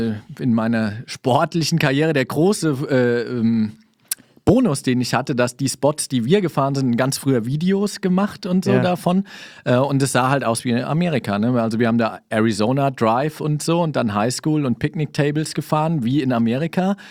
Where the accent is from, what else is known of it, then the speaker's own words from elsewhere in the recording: Kaiserslautern, Rhineland-Palatinate, Germany; born there; also born or lived in Saarland; Ich bin in Kaiserslautern geboren, war dann im Saarland, hab da studiert.